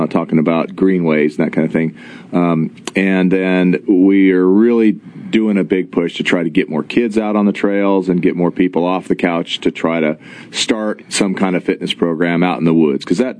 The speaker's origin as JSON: {"language": "English", "town": "Boulder", "region": "Colorado", "country": "United States", "tie": "born or raised there", "moved": "yes", "lives_now": "Chattanooga, United States", "said": "And I'm from Boulder. I grew up there, and we moved here. I guess we've been in the South about 18 years now, but you couldn't pay me to move back there."}